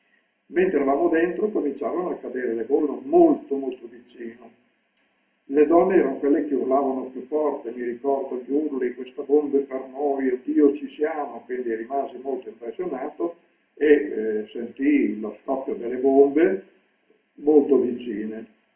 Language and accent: Italian; Milan, Lombardy, Italy; born there; sono nato a Milano il 17 agosto 1930.